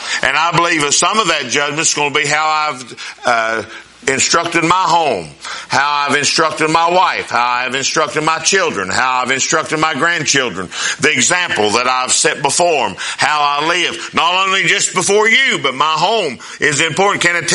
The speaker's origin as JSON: {"language": "English", "town": "Winona", "country": "United States", "tie": "born or raised there", "said": "There's a family where I was raised in Winona."}